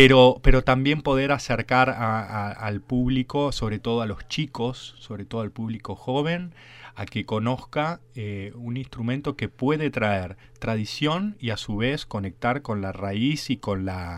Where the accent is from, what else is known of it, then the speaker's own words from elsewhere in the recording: Buenos Aires, Argentina; Yo como porteño realmente me siento muy orgulloso de presentar este instrumento